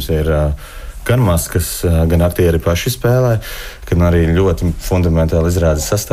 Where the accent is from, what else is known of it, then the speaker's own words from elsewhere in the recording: Jelgava, Latvia; Es esmu no Jelgavas un kādam ir gājis tieši tāpat Parīzē.